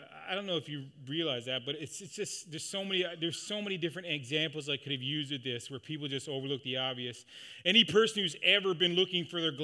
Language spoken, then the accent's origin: English; Newfoundland and Labrador, Canada; also born or lived in Northern Ontario; I grew up in Newfoundland and spent a lot of time in Northern Ontario.